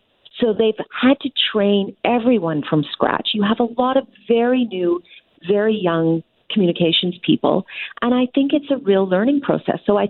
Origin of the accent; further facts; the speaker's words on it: Quebec, Canada; And I grew up in Quebec.